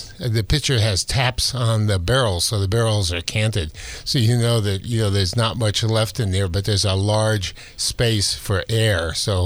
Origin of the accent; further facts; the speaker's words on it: San Francisco, California, United States; Well, you know, wine was very much part of our life growing up in San Francisco in the Marina District.